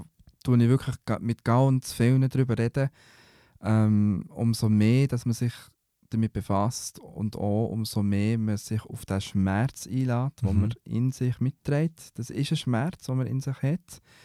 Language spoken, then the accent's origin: German; Fribourg, Switzerland; Ich bin im Kanton Fribourg aufgewachsen.